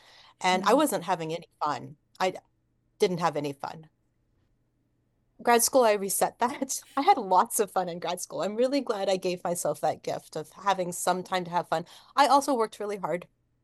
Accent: United States; I'm Japanese American, and I'm good at math and music.

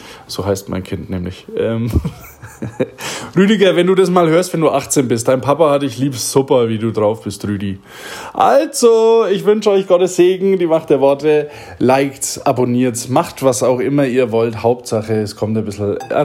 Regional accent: Bavaria, Germany; Ja, freilich bin ich ein stolzer Franke.

